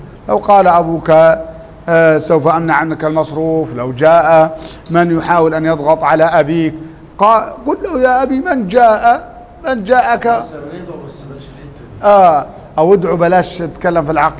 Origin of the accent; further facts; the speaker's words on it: Upper Egypt, Egypt; وكان الالتزام عندنا في الصعيد